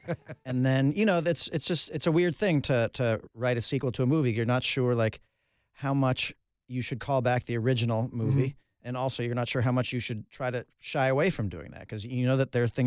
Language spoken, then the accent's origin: English; New York City, New York, United States; I grew up in New York City, so it was like in the wintertime, the cold air would get trapped in between the buildings